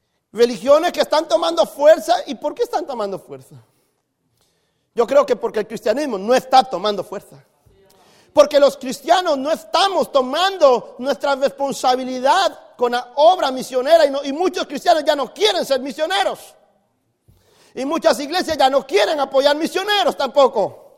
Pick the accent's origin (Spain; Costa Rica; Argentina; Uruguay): Costa Rica; now in United States; ¿Dónde hay semilleros de gente que quiera servir a Dios y ganar almas en mi país? Hermanos, estamos en una batalla hasta interna por servir en nuestro propio país.